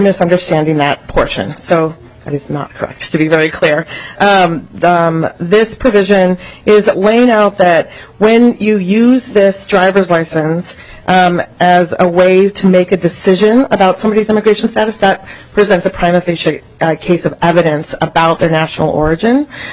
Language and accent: English; New Mexico, United States; now in Minnesota, United States; As you've heard me talk about, I was born and raised in New Mexico. This Minnesota is my home, but I was born there, and that's one of the many reasons why this bill is so personal to me.